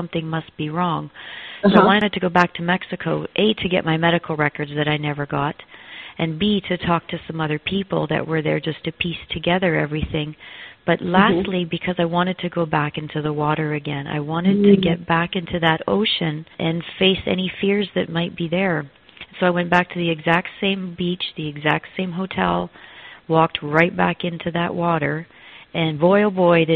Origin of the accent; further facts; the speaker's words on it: Ontario, Canada; I'm not sure if your listeners are aware that I am a Canadian from Ontario.